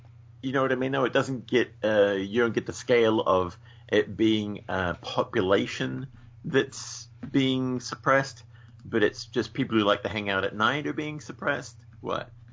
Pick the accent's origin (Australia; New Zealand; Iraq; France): New Zealand; I, of course, was born and raised in New Zealand.